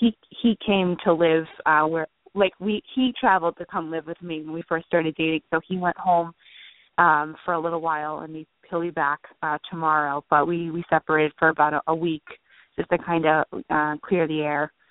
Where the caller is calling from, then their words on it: New Jersey, United States; I'm calling from New Jersey.